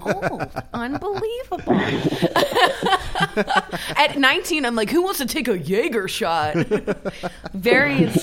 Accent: East Coast, United States; And I'm from the East Coast.

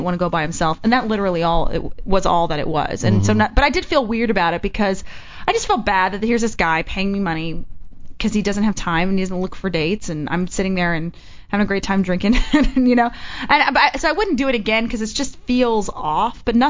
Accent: Texas, United States; I'm from Texas, and it's like I never stumbled across this stuff in Texas.

